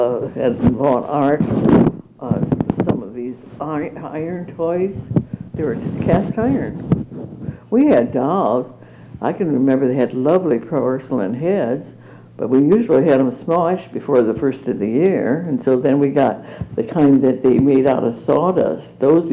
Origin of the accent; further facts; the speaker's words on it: Germany; accent: German; English is a second language; Now, if I write something, I can hear it, my German accent, but as long as I don't write it, I don't notice it.